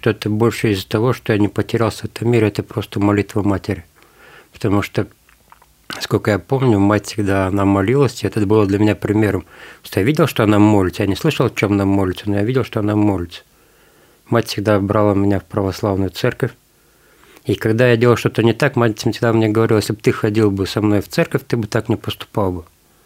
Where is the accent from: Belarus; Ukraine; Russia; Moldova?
Moldova; мне 42 года. Родился я в Молдавии, на юге Молдавии, в селе очень большом. В этом селе живут болгары, гагаузы.